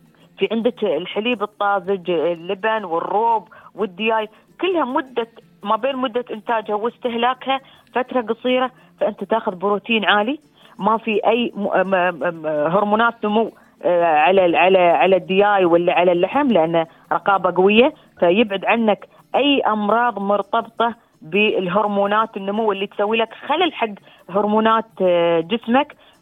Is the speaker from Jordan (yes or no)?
no; United Arab Emirates